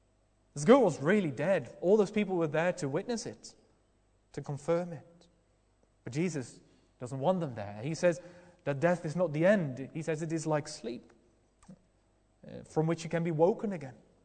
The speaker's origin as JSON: {"language": "English", "country": "Netherlands", "lives_now": "United Kingdom", "said": "Or in my home country, the Netherlands, Alexander, how he is king there."}